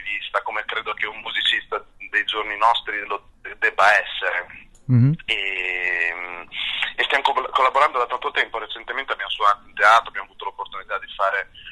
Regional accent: Emilia-Romagna, Italy; appunto, da buon romagnolo, di spataccare un attimo

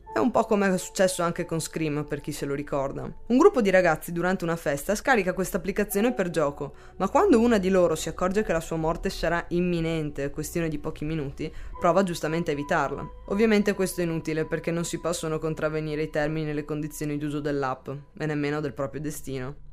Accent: Venice, Veneto, Italy; Come già sapete sono veneziana e non sono rimasta indifferente.

